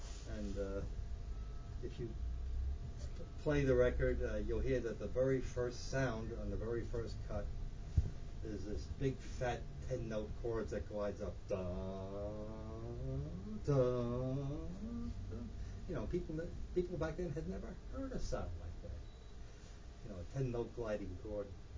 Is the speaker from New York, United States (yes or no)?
yes; New York City, New York, United States; And here I am, this nerdy engineer from the East Coast, born and brought up in New York City, being surrounded by all these record executives, West Coast.